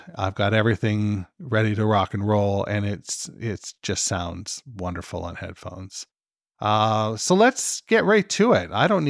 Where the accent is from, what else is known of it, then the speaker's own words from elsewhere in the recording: Canada; I'm fucking Canadian.